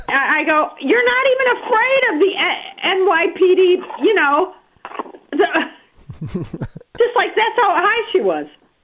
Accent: Chicago, Illinois, United States; born there; I grew up in Mount Olympus, but of course I was really born in Chicago.

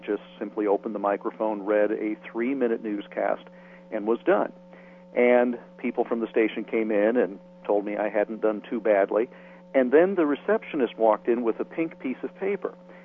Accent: Iowa, United States; I know as a boy growing up in Iowa, I would sit with the AM radio at night

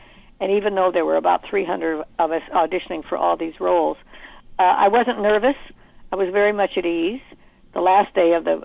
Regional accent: Reno, Nevada, United States; even though I grew up in Reno, Nevada, where there was gambling and prostitution.

